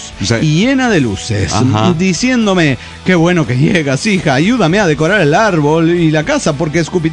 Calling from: Salta, Argentina; Soy de Huemón, de Salta, Argentina.

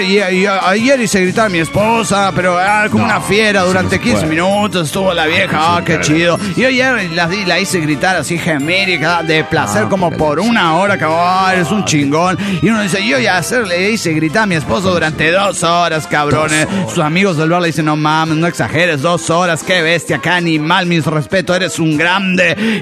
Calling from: Tláhuac, Mexico City, Mexico; Soy el de Tlahuac, México.

